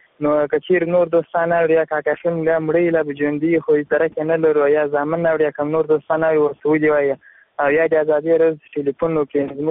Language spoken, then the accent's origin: Pashto; Ghazni, Afghanistan; زه د غزنی دی ولایت یم، په دې ول سوالی یم د ګډلو د کلی اوسیدون کایم.